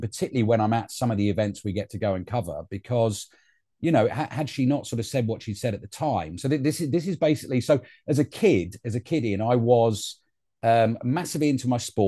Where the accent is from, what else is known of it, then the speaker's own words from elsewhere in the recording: Cambridge, East of England, United Kingdom; I grew up in Cambridge.